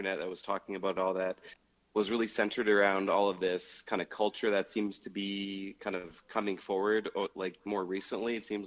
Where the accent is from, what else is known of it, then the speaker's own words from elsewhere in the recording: Canada; accent: Canadian; Yes, I am from Canada, actually.